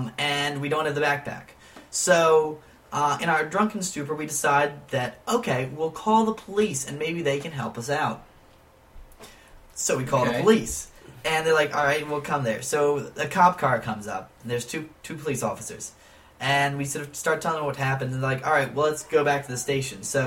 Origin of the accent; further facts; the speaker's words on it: United States; I'm the American. I have rights.